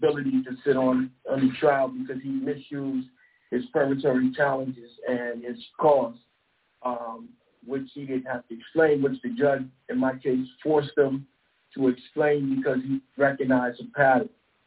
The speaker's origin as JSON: {"language": "English", "region": "Connecticut", "country": "United States", "tie": "born or raised there", "said": "where I grew up in Fairfield County, there's more whites than there are blacks in certain sections."}